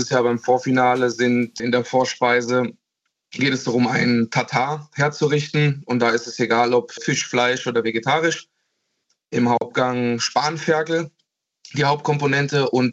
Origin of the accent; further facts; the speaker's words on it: Hesse, Germany; now in Baiersbronn, Germany; Ja, persönlich, ich komme ursprünglich aus Mittelhessen.